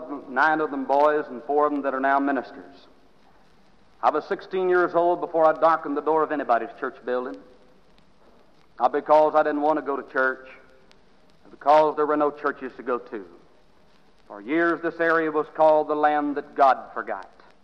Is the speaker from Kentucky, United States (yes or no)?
no; Oklahoma, United States; Perhaps from my accent you can see that I'm not from Boston, but I'm from Oklahoma. They call them Okies. And I was raised in the southeastern part of the state in a range of mountains known as the Kiamishes.